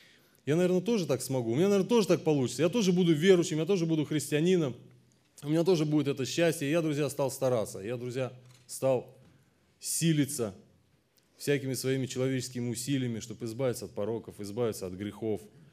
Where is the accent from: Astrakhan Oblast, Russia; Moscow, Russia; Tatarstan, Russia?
Astrakhan Oblast, Russia; Astrakhan; moved away; Переехали в Славянск на Кубани. Там остались мои друзья, там осталось мое детство в Астрахани.